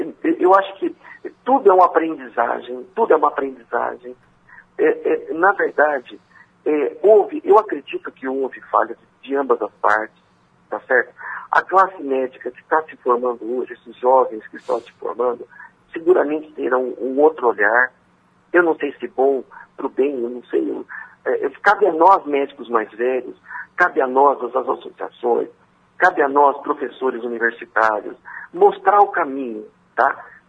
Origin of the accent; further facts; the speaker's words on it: Bauru, São Paulo, Brazil; nós todos somos brasileiros, bauruenses, nós todos somos irmãos, né?